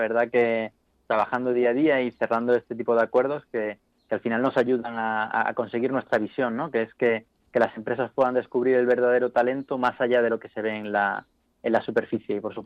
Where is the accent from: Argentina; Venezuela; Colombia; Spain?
Spain; Granada, Andalusia; now in Madrid, Spain; yo vengo de Granada, es decir, yo soy de Granada, aunque ya llevo aquí 8 años en Madrid.